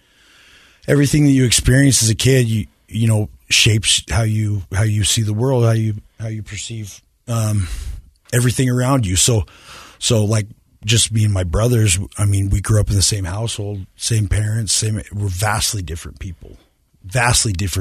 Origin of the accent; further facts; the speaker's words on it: Clearfield, Utah, United States; I grew up in Clearfield, Utah. … He's in banking.